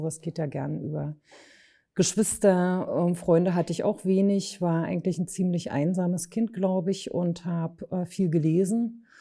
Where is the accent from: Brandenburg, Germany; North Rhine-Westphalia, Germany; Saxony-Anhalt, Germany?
Saxony-Anhalt, Germany; Magdeburg; born there; ich wurde 1966 in Magdeburg geboren